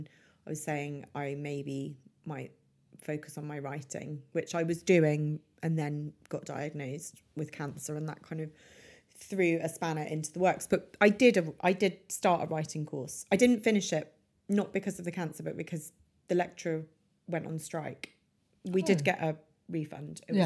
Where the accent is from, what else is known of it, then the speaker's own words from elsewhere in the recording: United Kingdom; because we're all British and we wouldn't have let it carry on for like too long.